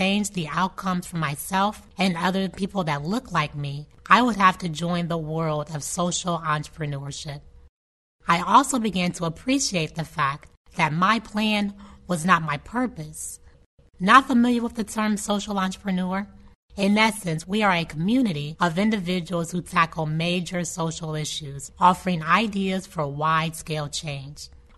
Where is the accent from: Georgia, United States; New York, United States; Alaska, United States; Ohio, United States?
Ohio, United States; Columbus; After graduating, I returned to my hometown of Columbus, Ohio